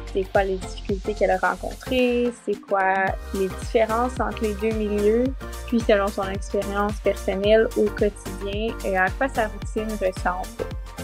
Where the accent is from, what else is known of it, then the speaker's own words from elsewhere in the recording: Quebec, Canada; moved away as an adult; ben moi, ça fait 9 mois que je suis partie du Québec, puis que je voyage à travers le monde.